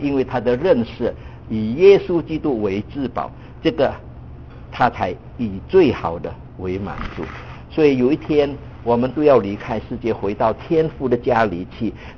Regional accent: Indonesia; moved away; 我们那个时候我是从印尼过来的华侨

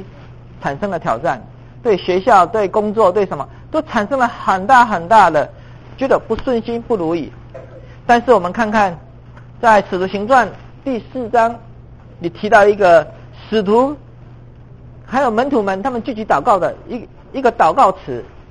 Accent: Taiwan; 但是呢，我从台湾来的，在台湾的选举也是一样

